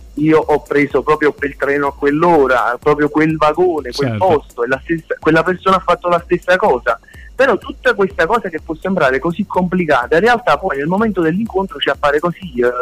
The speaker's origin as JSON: {"language": "Italian", "town": "Naples", "region": "Campania", "country": "Italy", "lives_now": "Tortona, Italy", "said": "io sono napoletano, però vivo a Tortona, in provincia di Alessandria, ormai da un po' di anni per lavoro"}